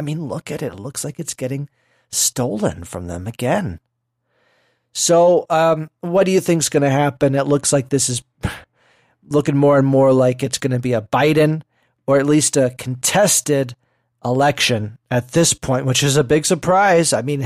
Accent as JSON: {"language": "English", "town": "Berkeley", "region": "California", "country": "United States", "tie": "born or raised there", "said": "grew up in this area. It's a very left-wing area, far left, okay? It's no surprise to you. Berkeley is my hometown."}